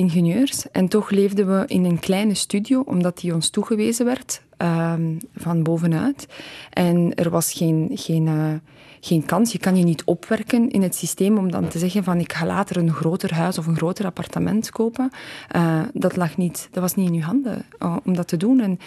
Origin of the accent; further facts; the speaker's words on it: Poland